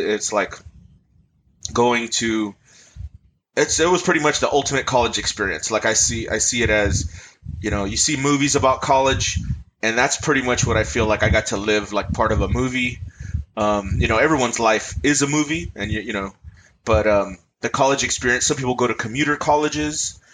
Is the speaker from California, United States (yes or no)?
yes; Earlimart, California, United States; I grew up in Central California in Tulare County in a little farming community called Early Mart.